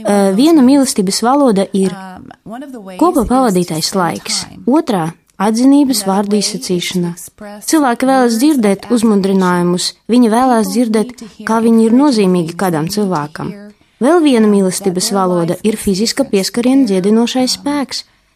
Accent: California, United States; now in Latvia; Es piedzimu un izaugu Kalifornijā, Amerikas Savienotajās valstīs. Tur arī ieguvu izglītību.

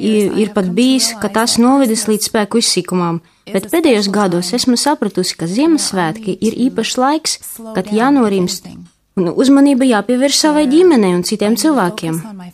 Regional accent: California, United States; now in Latvia; Es piedzimu un izaugu Kalifornijā, Amerikas Savienotajās valstīs. Tur arī ieguvu izglītību.

